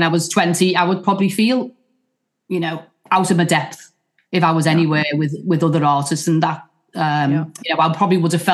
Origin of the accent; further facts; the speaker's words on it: Liverpool, North West England, United Kingdom; And I think because I am from Liverpool, sometimes I think we are pushed down a little bit. You know, your accent sometimes, you know, it goes before you.